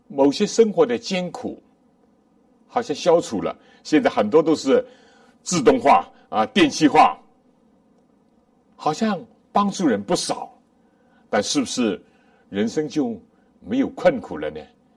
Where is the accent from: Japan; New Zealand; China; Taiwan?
China; 但作为我们中国人最传统的